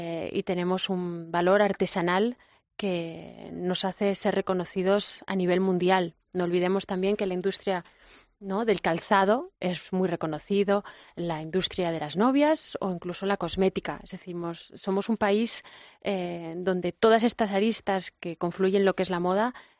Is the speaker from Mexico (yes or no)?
no; Spain; porque como española nunca piensas ni que vas a hacer los puntos